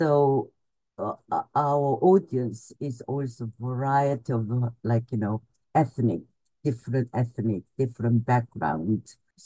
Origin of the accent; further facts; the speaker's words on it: Gwangju, South Korea; English is a second language; when I started dancing when I was 6 in my hometown, Gwangju, about 3 hours south of Seoul in Korea.